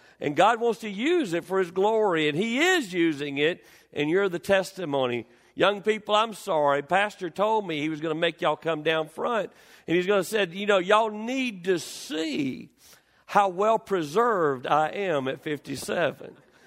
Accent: the South, United States; Some of you are going to need an interpreter today, because I'm from the South.

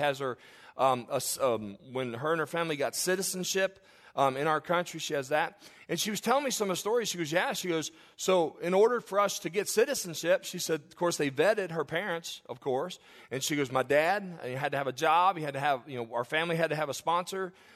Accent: Kentucky, United States; born there; now in Michigan, United States; I was born in America. I was born in Kentucky and transplanted here to Michigan.

